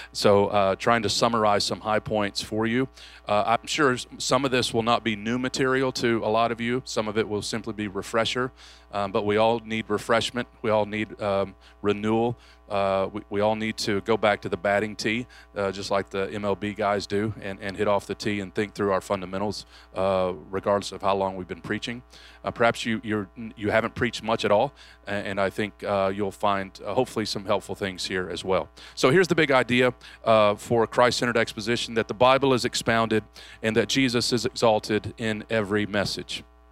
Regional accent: Kentucky, United States; also born or lived in Detroit, Michigan; I was born in Detroit, Michigan, but grew up in Kentucky.

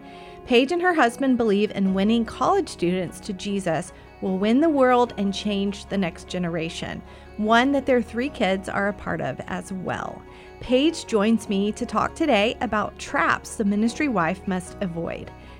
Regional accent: Texas, United States; We're both from East Texas. And every once in a while, my accent will come out, but not a lot.

